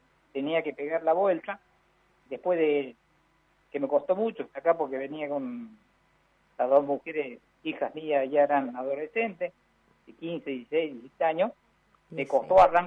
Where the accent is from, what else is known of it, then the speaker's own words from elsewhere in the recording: Cruz del Eje, Córdoba, Argentina; Yo cuando era chico, nací en Cruz del Este, en Córdoba, y viví mucho tiempo en el campo, en la zona de la sierra